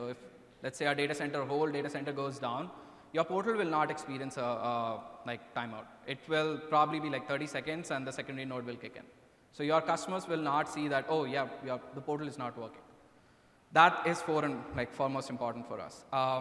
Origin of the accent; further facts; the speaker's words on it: India; English is a second language; now in United States; because I'm from India, I'm in East Coast